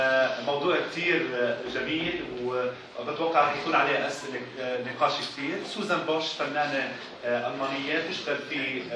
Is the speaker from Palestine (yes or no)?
yes; Palestine; نحاول نستعمل هالمعرفة لنفهم وضعنا إحنا كفلسطينية كيف عايشين بهالفترة الحالية